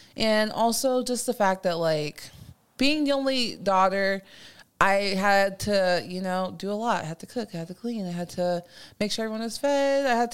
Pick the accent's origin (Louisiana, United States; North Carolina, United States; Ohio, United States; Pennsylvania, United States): Ohio, United States; Dayton; born there; So I was born in Dayton, Ohio. First generation, as many of you guys may know, Nigerian-American